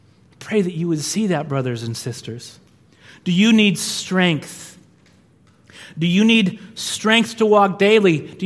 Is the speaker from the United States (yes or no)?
yes; California, United States; I'm telling you my name. I'm a pastor. I'm a Californian.